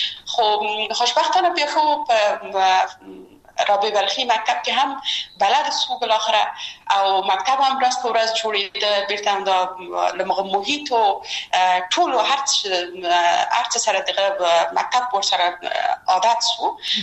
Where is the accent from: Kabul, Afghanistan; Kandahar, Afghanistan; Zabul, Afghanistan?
Kabul, Afghanistan; یو خو موږ د مکرایانو په ساحه کې لوی سوي وو، هلته زموږ بلدتیا ډېره زیاته وه